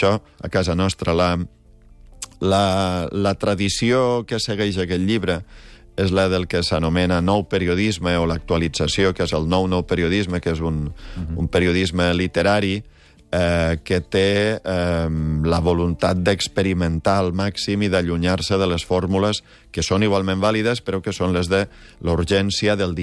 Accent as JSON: {"language": "Catalan", "region": "Valencian Community", "country": "Spain", "said": "perquè jo sóc valencià i he viscut moltíssimes festes d'aquest tipus"}